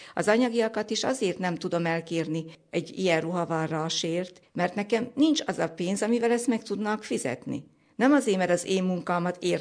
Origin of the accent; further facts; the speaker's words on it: Mihálygerge, Nógrád, Hungary; a szülőfalum Mihály Gergén születtem, nagyon szeretem a szülőfalumat, a Mihály Gergi templomba